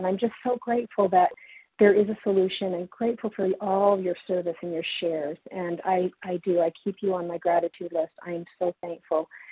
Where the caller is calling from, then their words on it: Utah, United States; from Utah.